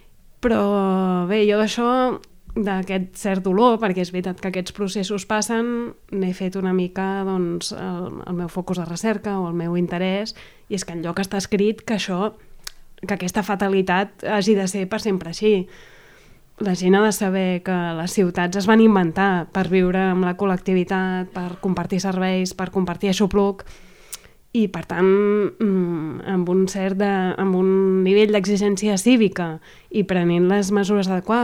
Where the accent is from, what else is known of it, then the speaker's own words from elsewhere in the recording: Barcelona, Catalonia, Spain; Jo sóc barcelonina d'origen i és una ciutat que m'encanta, que adoro